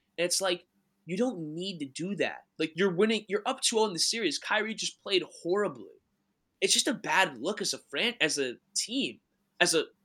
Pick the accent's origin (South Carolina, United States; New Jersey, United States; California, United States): New Jersey, United States; All my friends, I'm from New Jersey.